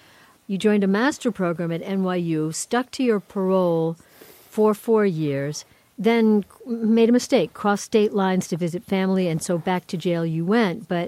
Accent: New York, United States; Stickball, I'm a New Yorker, Long Islander, you know, so stickball, you know, is a New York tradition

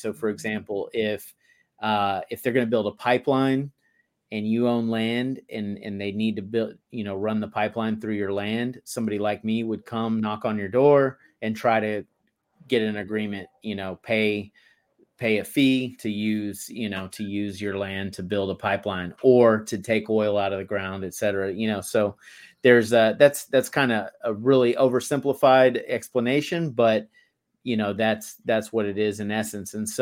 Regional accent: Texas, United States; Yeah, I grew up in Texas, and then I enlisted in the Marine Corps right after I graduated high school in 1999

